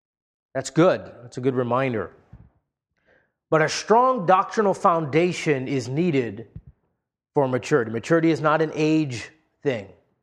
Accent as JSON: {"language": "English", "region": "Hawaii", "country": "United States", "tie": "born or raised there", "said": "I grew up in Hawaii. I can attest to being tossed by waves."}